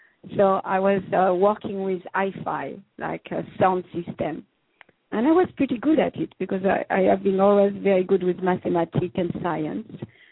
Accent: France; English is a second language; moved away as an adult; So as you can hear, I'm from France. I was born and raised in France until around 25 years old. And when I was 25, I decided that I wanted to travel.

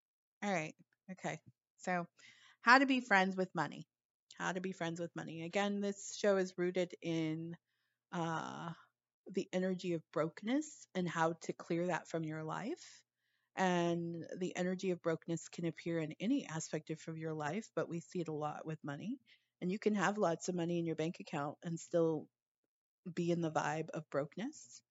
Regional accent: Los Angeles, California, United States; I grew up in Los Angeles, so they have to drive a lot.

